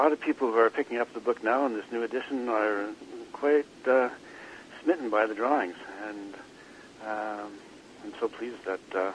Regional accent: Montreal, Quebec, Canada; as I was growing up in Montreal

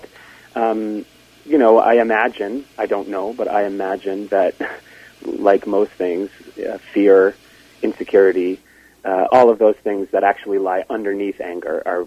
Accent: Halifax, Nova Scotia, Canada; I grew up in Halifax. I went to Dalhousie University. And, you know, I travel a lot for work, but that's my home base.

